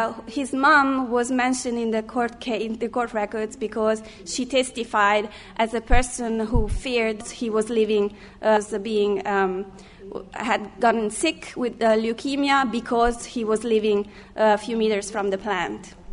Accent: Rome, Lazio, Italy; English is a second language; I'm from Italy. I'm from Rome, so I traveled there.

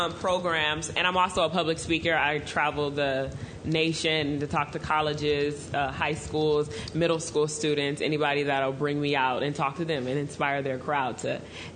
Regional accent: Los Angeles, California, United States; So I'm making a video because I'm from Los Angeles, so that I won't have to come all the way back to Florida.

